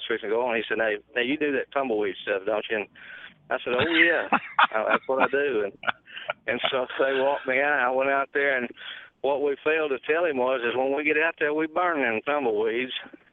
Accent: United States; Well, I'm originally from the Arkansas-Oklahoma borderline. It's Boston Mountains. And I'm the last cowboy of the last generation that rode this Boston Mountain

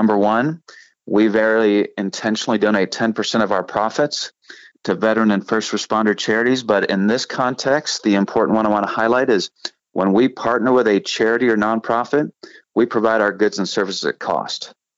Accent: Pittsburgh, Pennsylvania, United States; I grew up in Pittsburgh. And the Steel City is a great city. It's a great sports city.

